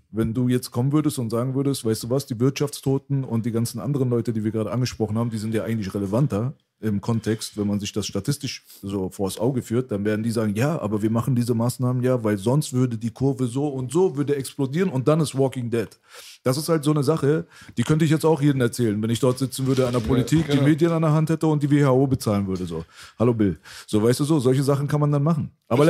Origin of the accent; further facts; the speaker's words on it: Iran; ich bin Iraner